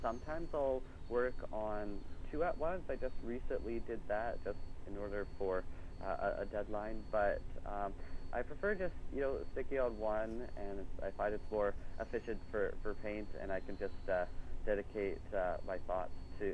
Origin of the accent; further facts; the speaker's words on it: Russia; growing up in Russia and having parents who are leaders of a team who are doing humanitarian work